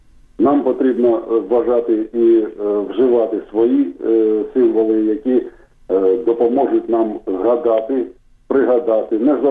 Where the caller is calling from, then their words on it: Kharkiv, Kharkiv Oblast, Ukraine; я з Харкова.